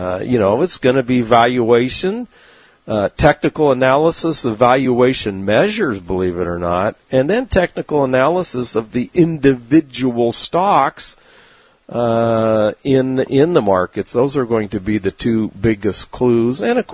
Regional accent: California, United States; But I'm from Southern California, so I've seen plenty of hubbub, in the biotech sector and the tech sector right there in San Diego.

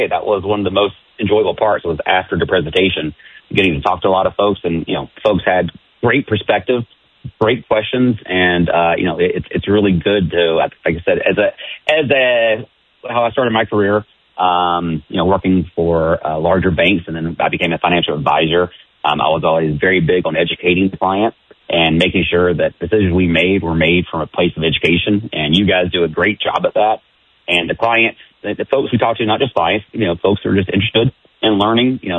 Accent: the South, United States; accent: southern; whoever can understand my southern accent and fast cadence of talking

